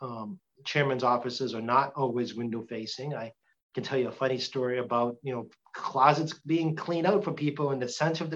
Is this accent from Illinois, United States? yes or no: no; Massachusetts, United States; accent: Boston; we're still here, as you can all see, as my thick Boston accent just came through a moment ago.